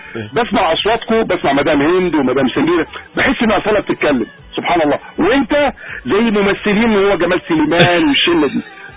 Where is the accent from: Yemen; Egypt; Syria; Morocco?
Morocco; عندنا في المغرب حنا عندنا في المغرب يقول لك شي واحد مخ